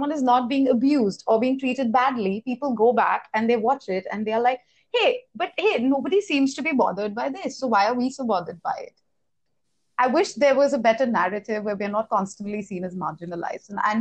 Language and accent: English; Delhi, India; I am brown, right? I'm not fair, but growing up, it was really hard for me. I grew up in Delhi